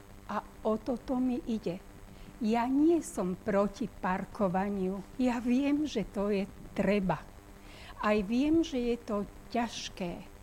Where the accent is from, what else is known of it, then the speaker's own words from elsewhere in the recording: Galanta, Trnava Region, Slovakia; born there; Galanta je moje rodisko. Galanta bola mojím pracoviskom jediným.